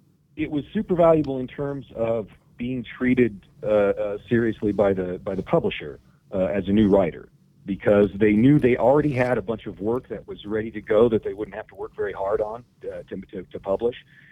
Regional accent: Independence, Missouri, United States; who was also a native of Independence, Missouri, my hometown, showed up to talk.

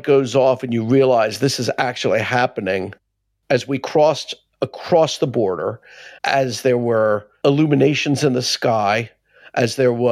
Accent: United States; I'm not wearing a uniform. I'm not carrying a gun. I am an American.

